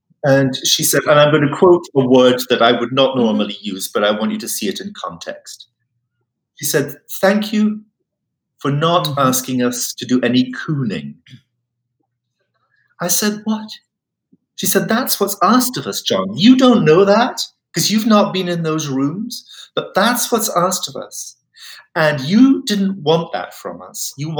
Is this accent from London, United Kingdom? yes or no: no; Scotland, United Kingdom; I've been thinking about the questions about, as a Scot, you know, is it appropriate for English actors to play Scottish parts?